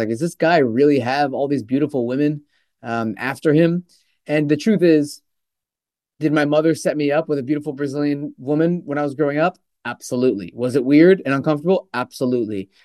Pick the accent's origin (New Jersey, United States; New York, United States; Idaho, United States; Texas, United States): New Jersey, United States; Glen Ridge; I grew up in Glen Ridge, New Jersey. That's where my house was. That's where my mother raised me.